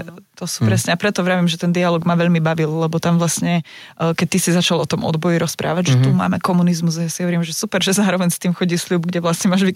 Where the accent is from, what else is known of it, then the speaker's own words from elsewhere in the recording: eastern Slovakia, Slovakia; Som z východu